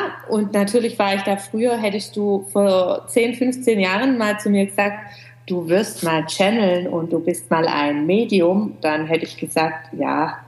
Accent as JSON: {"language": "German", "town": "Gerlingen", "region": "Baden-Württemberg", "country": "Germany", "said": "Ich komme aus Gerlingen in der Nähe von Stuttgart"}